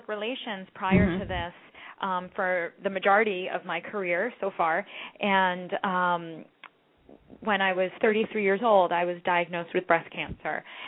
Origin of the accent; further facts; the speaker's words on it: Manhattan, New York, United States; A wonderful tour of Manhattan. This is my hometown.